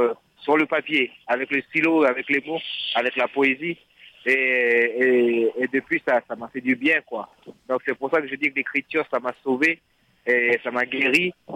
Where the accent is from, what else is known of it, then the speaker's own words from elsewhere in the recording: New Caledonia; moved away; Quand je suis parti de Nouvelle-Calédonie, de mon pays, avec mon épouse, on a été accueillis à Douarnenez